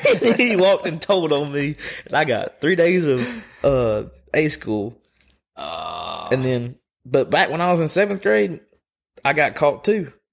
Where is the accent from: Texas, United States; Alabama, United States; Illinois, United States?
Alabama, United States; Coleman; I was born in Holly Pond over on Turkey Hop. Oh. Or I was born in Coleman, and that's the house that I grew up in since 2006. So I lived there since I was 2.